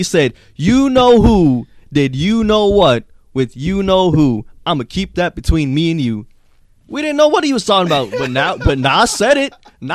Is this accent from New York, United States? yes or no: yes; Brooklyn, New York, United States; I'm sorry. I'm from Brooklyn.